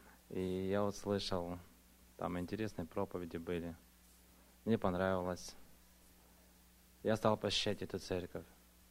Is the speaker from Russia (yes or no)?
no; Gresham, Oregon, United States; я из Греша, Орегон.